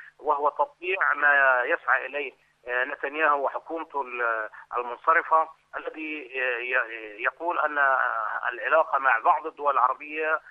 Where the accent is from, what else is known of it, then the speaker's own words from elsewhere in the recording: Palestine; لأن إسرائيل هي العدو الرئيسي لنا كفلسطينيين